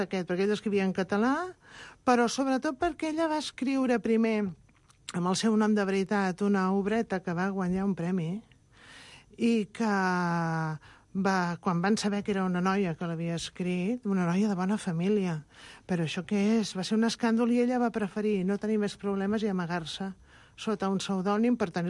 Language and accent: Catalan; Barcelona, Catalonia, Spain; jo sóc de Barcelona